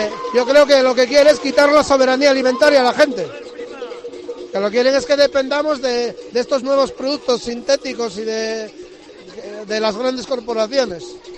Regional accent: Llanera, Asturias, Spain; De Llanera.

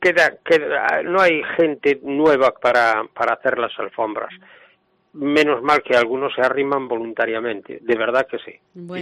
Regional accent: A Coruña, Galicia, Spain; yo soy muy coruñés y quiero a La Coruña.

